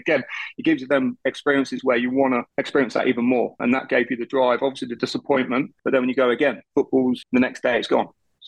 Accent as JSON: {"language": "English", "region": "England", "country": "United Kingdom", "said": "And being English and coming from that, you know, mentality and the way we played, it was quite easy for us."}